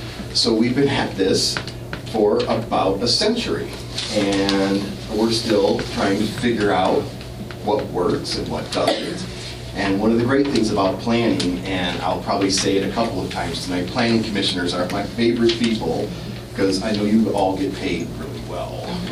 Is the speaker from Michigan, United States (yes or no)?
yes; Michigan, United States; I think what attracted me to Oregon, I'm originally from Michigan, was the planning program.